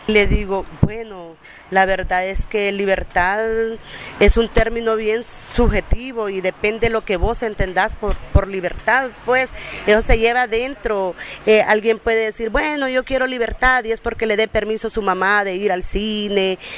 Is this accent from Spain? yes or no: no; Honduras; Honduras es todo, es mi terruño, es todos mis sueños. Honduras significa la tierra de mis antepasados, de mis bisabuelos, tatarabuelos, de mis abuelos, de mi madre, de mis hijos, de mis nietos.